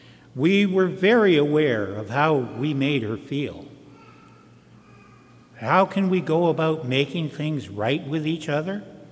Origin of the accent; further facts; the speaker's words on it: Toronto, Ontario, Canada; also born or lived in Hamilton / Winnipeg / Vancouver; I was born in Hamilton and was there till the beginning of kindergarten, not the end. Was in grade 1 in Winnipeg, grade 2 in Vancouver, and grade 3 was here in Toronto.